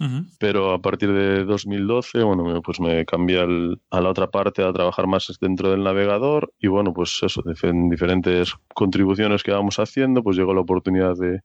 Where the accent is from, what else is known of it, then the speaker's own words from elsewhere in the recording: Baiona, Galicia, Spain; soy de Bayona, de Galicia, de un pueblo de Galicia.